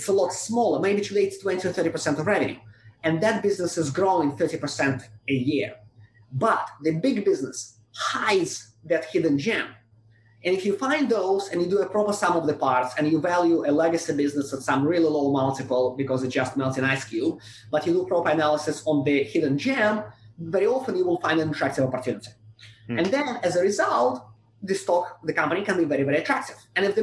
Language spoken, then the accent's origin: English; Russia; moved away as an adult; now in United States; I grew up in Russia, and I came to the US when I was 21 in 2004. I was trained in Russia as a lawyer, and then I came to the US to pursue a master in law degree.